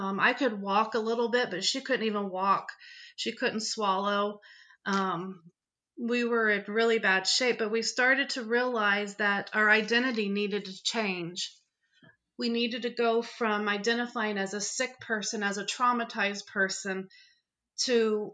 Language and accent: English; Indiana, United States; And I'm from Indiana. I'm from a small town. I don't like the city.